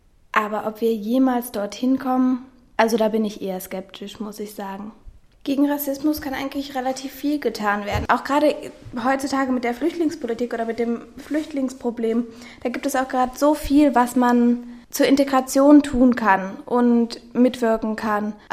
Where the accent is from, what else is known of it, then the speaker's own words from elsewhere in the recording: Germany; ich komme zwar aus Deutschland, aber sehe nicht unbedingt deutsch aus, das höre ich sehr oft, eher so ein bisschen in die südlichere Richtung.